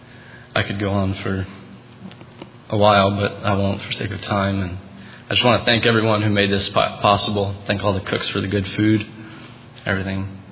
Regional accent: Hillsboro, Wisconsin, United States; I'm from Hillsboro, Wisconsin.

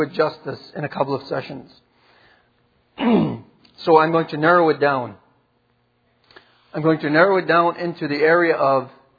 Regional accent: Manitoba, Canada; I'm from Manitoba, as most of you know.

